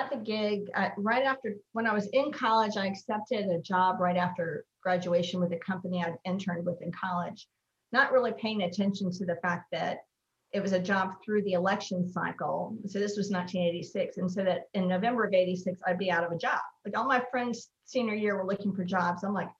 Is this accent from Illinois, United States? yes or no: yes; Illinois, United States; And I grew up in Illinois and grew up on the Cardinals.